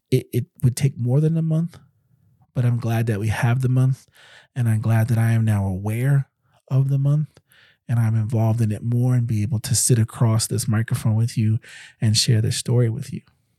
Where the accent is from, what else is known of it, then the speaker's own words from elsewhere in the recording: New York City, New York, United States; It was just that was part of my culture growing up in New York City, is that when people say it's a melting pot, it is a melting pot.